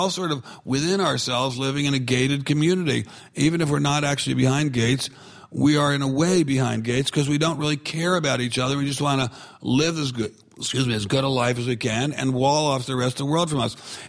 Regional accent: Washington, District of Columbia, United States; I guess we do learn a little bit of history growing up in Washington, D.C., as I did.

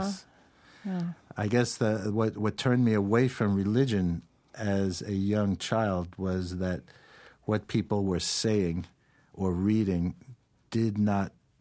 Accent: New York City, New York, United States; I grew up in New York City.

